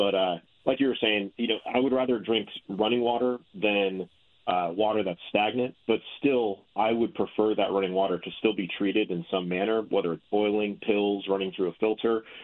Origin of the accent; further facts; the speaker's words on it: Bristol, Connecticut, United States; Like, I grew up in Connecticut, and I used to hike to the top of South Mountain all the time in Bristol